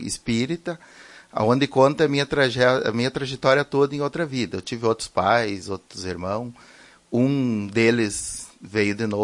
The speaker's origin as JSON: {"language": "Portuguese", "town": "Arvorezinha", "region": "Rio Grande do Sul", "country": "Brazil", "tie": "born or raised there", "lives_now": "Marau, Brazil", "said": "Eu sou natural de Arvorezinha e estou em Marau há 26 anos já."}